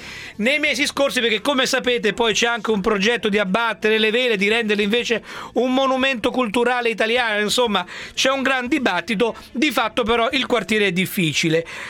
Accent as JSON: {"language": "Italian", "town": "Rome", "region": "Lazio", "country": "Italy", "said": "orgoglioso di essere romano, io che sono romano, ma ancor prima di essere italiano."}